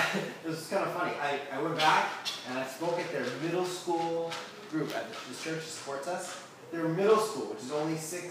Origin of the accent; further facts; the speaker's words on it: Oregon, United States; Oregon was actually super special because I grew up in Oregon, if you didn't know.